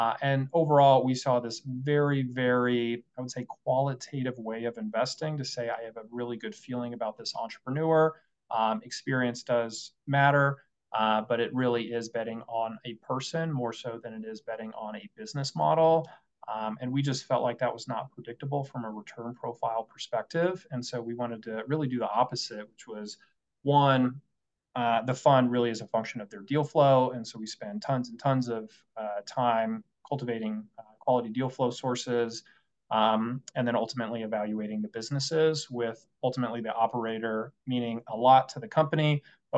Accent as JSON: {"language": "English", "region": "Colorado", "country": "United States", "tie": "born or raised there", "said": "Growing up in Colorado, I had always seen Colorado tech as the future."}